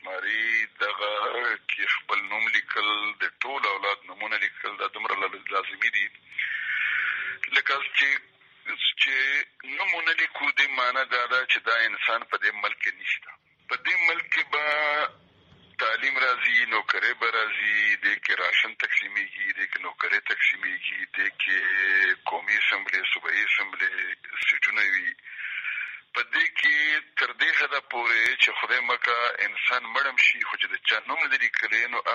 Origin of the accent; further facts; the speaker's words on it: Khyber Pakhtunkhwa, Pakistan; now in Peshawar, Pakistan; بنیادي خو د وزیرستان یم